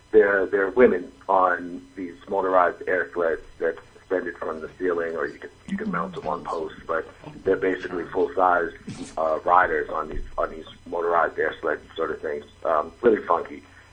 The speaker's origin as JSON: {"language": "English", "town": "Brooklyn", "region": "New York", "country": "United States", "tie": "born or raised there", "said": "I'm based out of Brooklyn, born and raised in Brooklyn."}